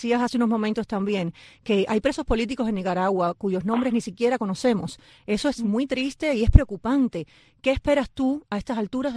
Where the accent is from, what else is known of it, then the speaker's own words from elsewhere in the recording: Havana, Cuba; La Habana, bueno, que es de donde yo vengo, donde nací y crecí en La Habana